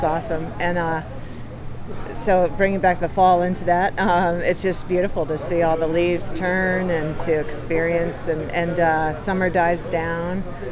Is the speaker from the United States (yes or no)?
yes; Massachusetts, United States; I've been in Florida for many, many years. Am I from there? I'm from Massachusetts.